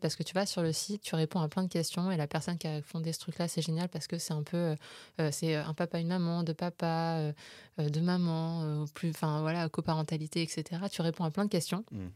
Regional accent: Nouvelle-Aquitaine, France; J'ai grandi en Charente-Maritime, etc.

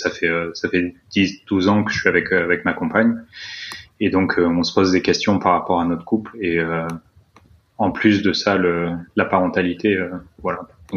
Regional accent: France; now in Austria; ça fait plus de 10 ans que je suis parti de France, en fait. Donc, je suis un expatrié.

